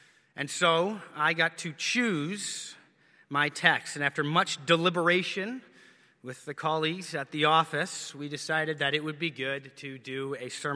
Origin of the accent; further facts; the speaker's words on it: Canada; I'm Canadian, so I know that.